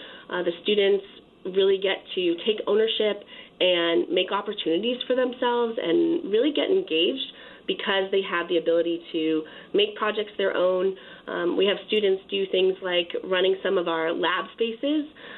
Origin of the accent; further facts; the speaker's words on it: Connecticut, United States; I grew up raising quarter horses, and I grew up in Northwest Connecticut in a town much smaller than Stanford.